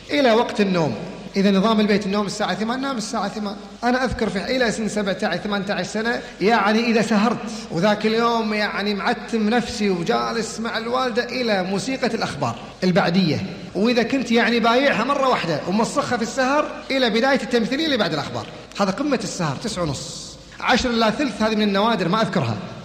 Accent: Kuwait; اعتاد الكسل مثل ما صار عندنا في الكويت

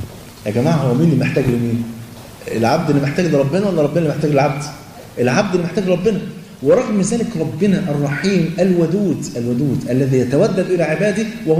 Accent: Egypt; مطرب من أشهر المطربين عندنا في مصر

